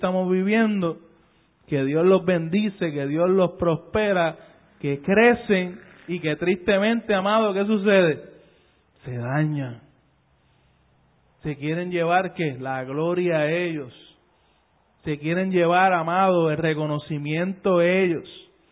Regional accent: Puerto Rico; Esto es como buen puertorriqueño, lo estoy poniendo, le estoy dando sazón para que usted se lo disfrute en esta noche.

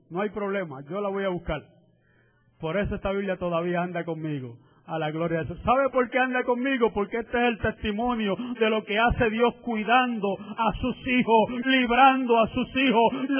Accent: Río Piedras, Puerto Rico; y yo soy natural de Río Piedra. No sabía que me estaba trayendo a mi pueblo, amén, donde que me vio nacer.

